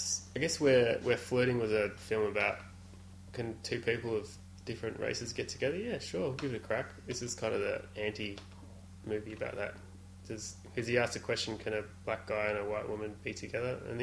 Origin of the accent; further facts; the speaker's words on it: Australia; I guess we're Aussie, we should know about this culture, but it was something sort of, I guess we're a bit unfamiliar with living inland